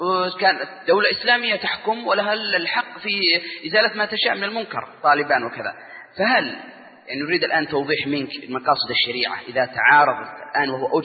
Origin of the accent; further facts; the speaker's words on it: Yemen; كما حصل عندنا في اليمن في عام 96